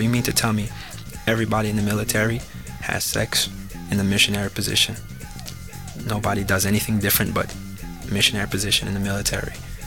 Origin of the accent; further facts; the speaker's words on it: New York, United States; also born or lived in Haiti; And even though I was born in Haiti, I was raised in New York from the age of 5. All I know is America, you know. I don't know Haiti.